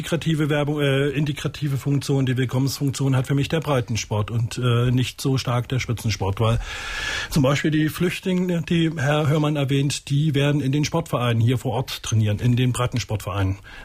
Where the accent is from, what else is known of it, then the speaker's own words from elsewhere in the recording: Kiel, Schleswig-Holstein, Germany; am liebsten schaue ich mir natürlich als Kieler